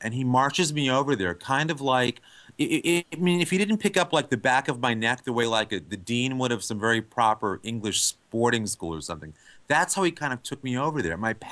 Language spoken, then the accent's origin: English; New York, United States; I grew up in New York, and we had just taken our first trip to California.